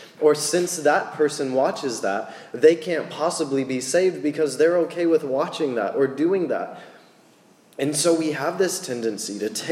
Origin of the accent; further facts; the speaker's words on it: United States; American. Just because I'm American.